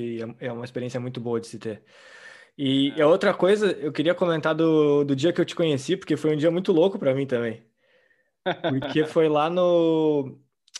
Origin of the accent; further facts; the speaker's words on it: Pelotas, Rio Grande do Sul, Brazil; eu sou lá de Pelotas, lá do sul do sul, entendeu? É no meio do nada.